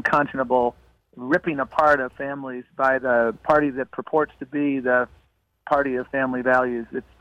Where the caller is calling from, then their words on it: Brownsville, Texas, United States; I'm calling in from Brownsville, Texas